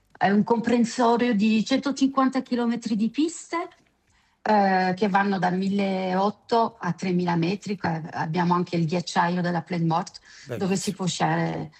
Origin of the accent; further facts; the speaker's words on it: Crans-Montana, Valais, Switzerland; sono una vera montanara. Sono nata e sono cresciuta qui a Montana. Sì, a Gran Montana, dobbiamo dire Gran Montana.